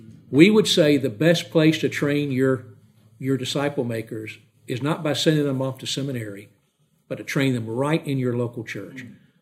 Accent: Georgia, United States; See, I grew up down in Georgia.

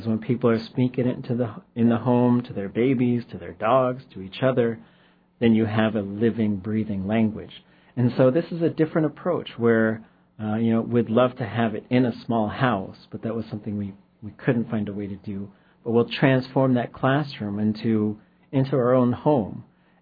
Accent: Alaska, United States; I am … from the Chilkoot area

